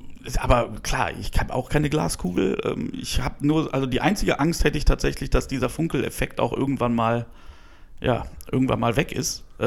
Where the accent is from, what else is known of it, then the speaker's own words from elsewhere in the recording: Cologne, North Rhine-Westphalia, Germany; Ich kenne es ja auch aus meiner Düsseldorfer Zeit ein bisschen. Deswegen, als Kölner hätte ich jetzt nicht so wahnsinnige Bauchschmerzen.